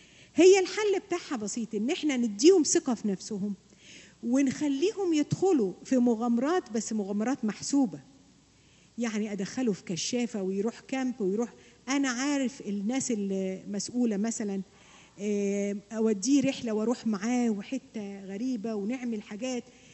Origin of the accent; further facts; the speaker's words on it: Egypt; عندنا في مصر